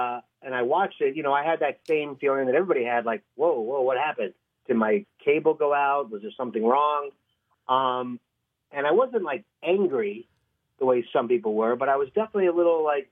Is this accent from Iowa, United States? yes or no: no; Baltimore, Maryland, United States; also born or lived in New York; I'm from New York, but my family moved here when I was a kid, and then I started my career and Chicago, New York, L.A., and now married and happy and making stuff in Baltimore.